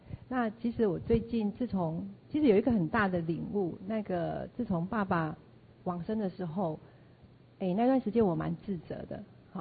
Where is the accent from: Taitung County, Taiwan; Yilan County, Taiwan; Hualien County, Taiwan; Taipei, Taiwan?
Hualien County, Taiwan; Ruisui; 那也去巡视了我的老家瑞穗一趟